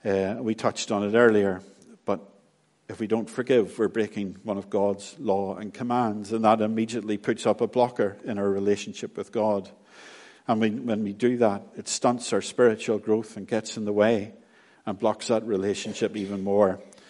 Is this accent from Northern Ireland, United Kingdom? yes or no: yes; Northern Ireland, United Kingdom; You know, you hear from my accent, you all know where I'm from, and there's many communities in Northern Ireland.